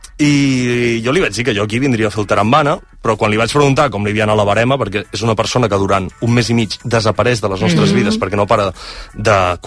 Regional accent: Pla del Penedès, Catalonia, Spain; Sí, sí, som del Pla del Penedès, tots dos.

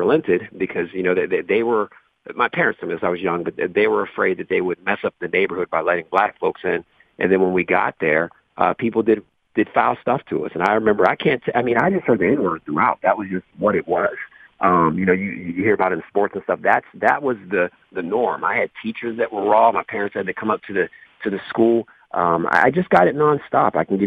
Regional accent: Moon, Pennsylvania, United States; also born or lived in Aliquippa; I can remember it growing up in Moon, in the first grade, getting it.

